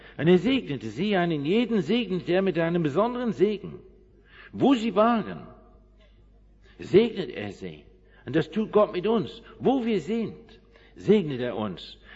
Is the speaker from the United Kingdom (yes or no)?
yes; England, United Kingdom; German is a second language; ich bin groß geworden auf dem Land, auf einem Landgut in England.